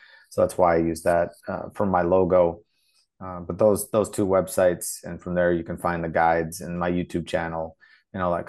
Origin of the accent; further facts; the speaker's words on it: Zambia; born there; I was born in Zambia, where the baobab tree lives